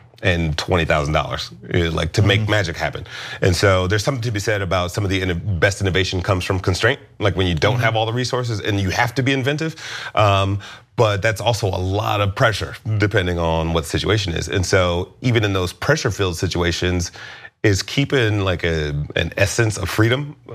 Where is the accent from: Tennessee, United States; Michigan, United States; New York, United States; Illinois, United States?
Michigan, United States; Detroit; I grew up in Detroit.